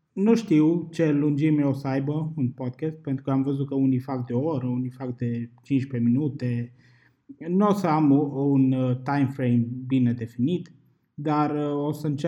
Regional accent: Arad, Arad County, Romania; noi suntem din Arad, deci probabil vom folosi și unele regionalisme de aici din zonă, pentru că, de exemplu, la noi se mai zice aștia

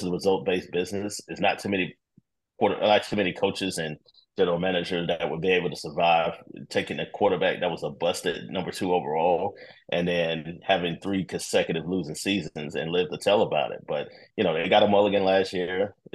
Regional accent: North Carolina, United States; I grew up in North Carolina, so it's not really, Miami was not, it's not my favorite team.

